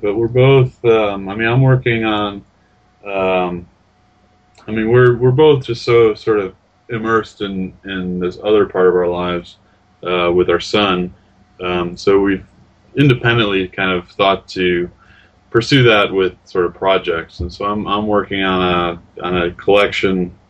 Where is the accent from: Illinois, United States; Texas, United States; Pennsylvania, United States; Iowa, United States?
Illinois, United States; Mount Prospect; I grew up in Mount Prospect.